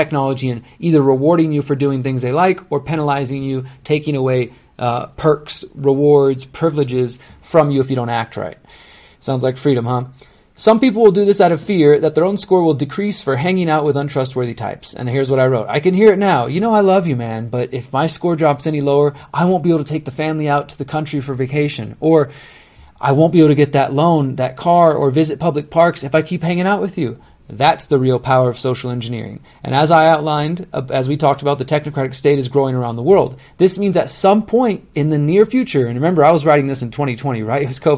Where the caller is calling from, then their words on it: Mexico; I'm speaking from Mexico, but this applies in the United States